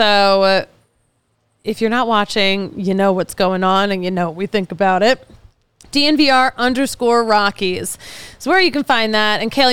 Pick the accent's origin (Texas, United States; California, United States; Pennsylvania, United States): Pennsylvania, United States; Philadelphia; But, like, I'm biased towards the Phillies a little bit. You guys know that, my hometown team.